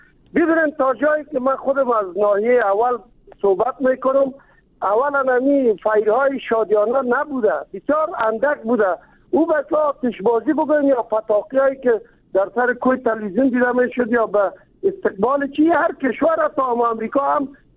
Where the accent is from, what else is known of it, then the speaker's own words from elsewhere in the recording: Kabul, Afghanistan; ما از کابل هستیم